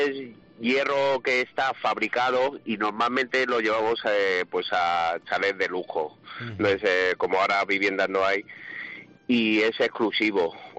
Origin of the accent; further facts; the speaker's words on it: Madrid, Community of Madrid, Spain; moved away; Yo soy un antiguo madrileño que me vine aquí a la Comunidad Valenciana y no hemos vuelto a ir.